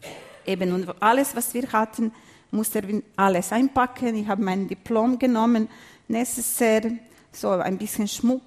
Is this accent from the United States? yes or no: no; Croatia; German is a second language; moved away as an adult; Ich bin Serbin aus Kroatien, genau. Und dann, mir war klar, dass ich verschwinden muss.